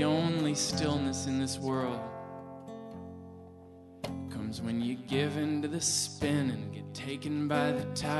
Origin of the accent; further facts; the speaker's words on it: Sacramento, California, United States; now in Oakland, United States; I grew up in Sacramento. I've been living in Oakland lately and been spending a lot of time on the road.